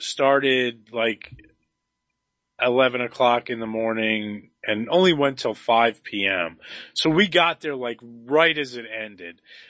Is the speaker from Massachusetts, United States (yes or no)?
no; Pennsylvania, United States; And back where I grew up in the Lehigh Valley, there was a movie theater, Lehigh Valley Cinemas, that had midnight movies